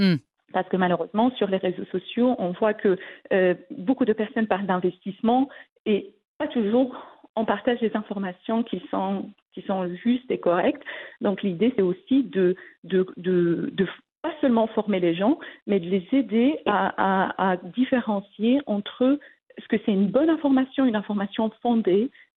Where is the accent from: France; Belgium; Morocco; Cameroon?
Morocco; moved away; Oui, mais je parle justement le marocain. Bon, ça fait très longtemps que j'ai quitté le Maroc, mais je le garde dans mon cœur.